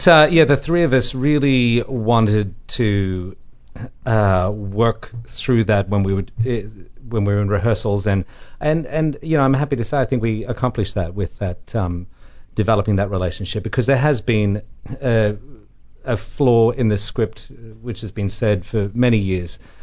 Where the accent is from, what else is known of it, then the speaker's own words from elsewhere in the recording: Cairns, Queensland, Australia; where I grew up in Cairns. So Cairns is a very small town, northeast Australia, on the Barrier Reef, which is beautiful